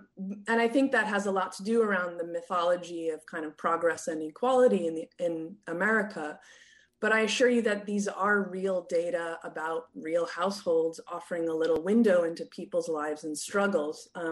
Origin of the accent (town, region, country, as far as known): Portland, Oregon, United States; born or raised there